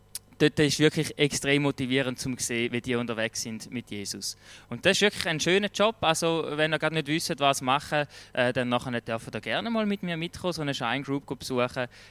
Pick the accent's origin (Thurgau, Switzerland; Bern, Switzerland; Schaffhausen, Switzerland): Thurgau, Switzerland; Aber als Thurgauer, ich meine, du kennst es, gell? Es ist einfach schwierig. Aber wir sind ja stolz in Thurgauer